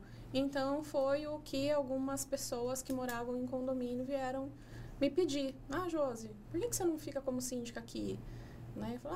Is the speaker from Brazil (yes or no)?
yes; Jacareí, São Paulo, Brazil; also born or lived in São José dos Campos; Pra Jacareí, né? Me consideram jacareense, morei, moro a vida toda lá.